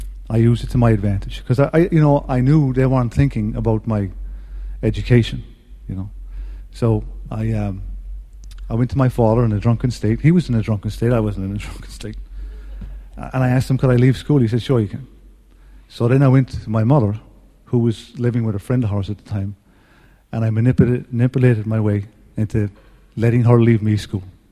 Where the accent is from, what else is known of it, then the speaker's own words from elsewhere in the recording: Ireland; I was born in Ireland. And I grew up in a small little town, you know, 4,000 people.